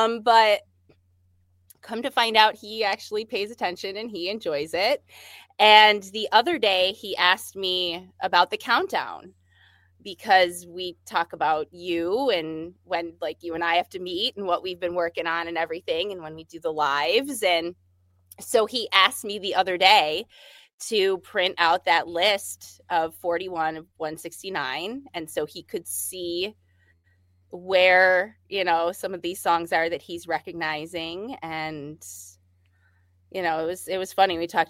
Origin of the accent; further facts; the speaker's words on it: Buffalo, New York, United States; I mean, I'm from Buffalo. You just get in the car and fucking drive.